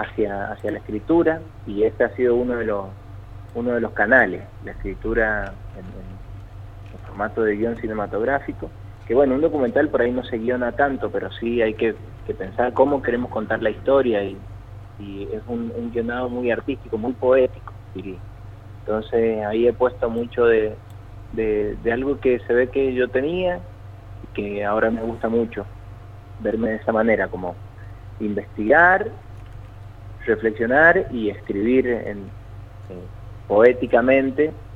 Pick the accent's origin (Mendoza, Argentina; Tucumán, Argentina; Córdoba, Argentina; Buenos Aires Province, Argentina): Mendoza, Argentina; implica cruzar los Andes otra vez, pero esta vez desde Chile a mi Valle de Uco, a mi pueblo